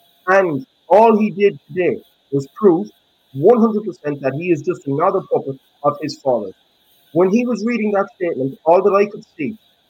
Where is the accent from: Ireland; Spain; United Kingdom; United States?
Ireland; County Kerry; for me as an Irishman, to have somebody with a Dublin 4 accent lecture me as a Celtic fan, it's or as a Kerry man anyway